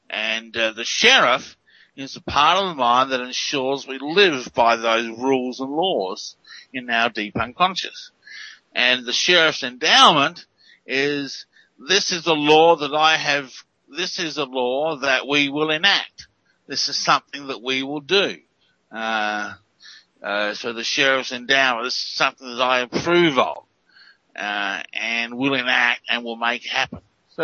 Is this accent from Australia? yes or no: yes; Australia; I kept on trying to tell people, listen, I'm an Aussie.